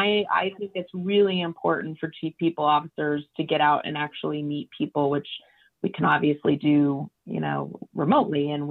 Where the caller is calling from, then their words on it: Reston, Virginia, United States; I am in Reston, Virginia. So United States, East Coast, out by Dulles Airport.